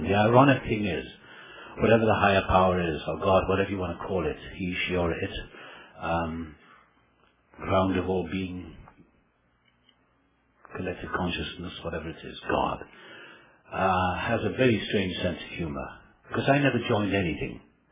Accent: Wales, United Kingdom; born there; I was born in South Wales.

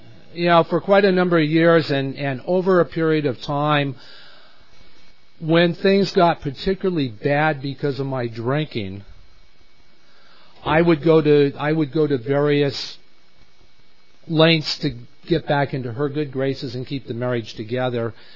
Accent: Visalia, California, United States; I can tell you that I grew up in Tulare County. Now, this is going to be a first for me. I grew up in Visalia. I left Visalia.

